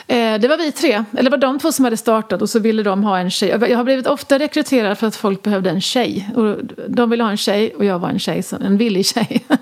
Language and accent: Swedish; Jönköping, Jönköping County, Sweden; eftersom vi var från Jönköping och bodde där länge